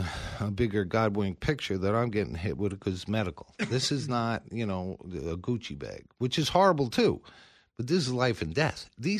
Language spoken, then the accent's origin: English; United States; But I'm American. I'll make it here, and I'll deal with it, and I make a good product, so I'm not worried about it.